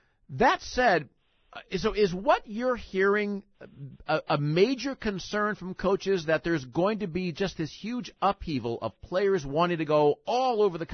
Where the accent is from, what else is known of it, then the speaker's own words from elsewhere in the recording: Midwest, United States; You always hear me whining about weather here because I'm a Midwesterner, so I like snow.